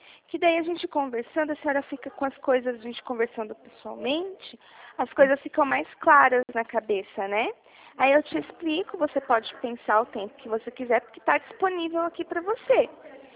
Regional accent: Dracena, São Paulo, Brazil; aqui de Dracena.

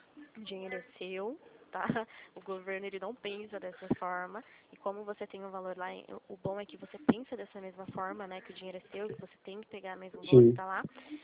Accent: Limeira, São Paulo, Brazil; Eu sou aqui de Limeira, São Paulo. Sou de São Paulo.

